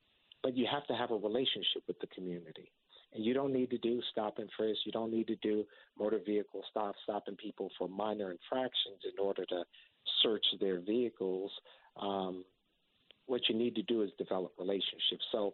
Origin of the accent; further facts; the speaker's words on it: Harlem, New York, United States; what I watched in the community I grew up in Harlem was a lot of violence